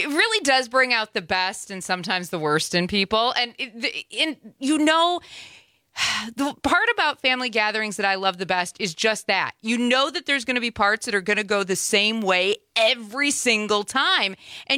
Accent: Midwest, United States; accent: Wisconsin; I grew up in the Midwest, so it's funny because people think I have a Wisconsin accent. and I don't hear it.

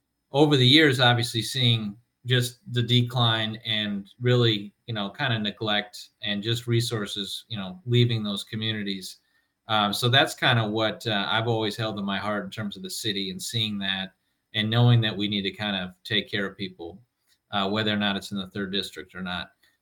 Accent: Milwaukee, Wisconsin, United States; I was born and raised in Milwaukee, in the Sherman Park neighborhood. When I grew up, that was still a bustling, thriving, diverse, middle-class neighborhood.

